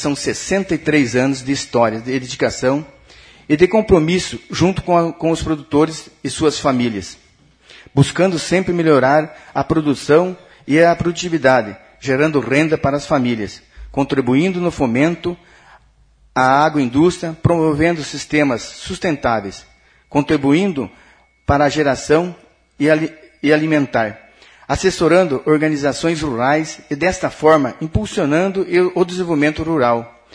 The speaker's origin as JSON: {"language": "Portuguese", "town": "Corbélia", "region": "Paraná", "country": "Brazil", "tie": "born or raised there", "said": "sou morador e nasci em Corbélia. Então não sou outro que pouco tempo que estou em Corbélia, mas nasci aqui."}